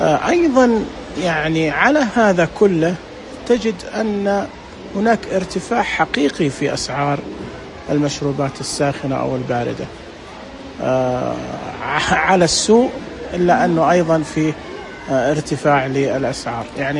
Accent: Taif, Makkah Province, Saudi Arabia; يعني إحنا عندنا في الطائف كثير من المشاريع ما تبدأ إلا في الصيف

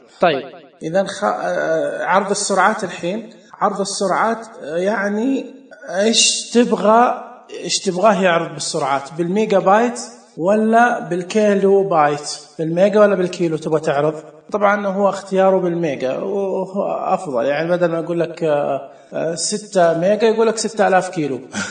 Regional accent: Saudi Arabia; هنا السعودية مثلا، عندنا في السعودية هنا خوادم

